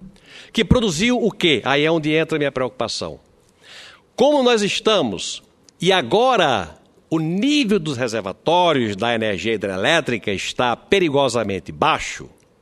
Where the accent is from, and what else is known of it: Brazil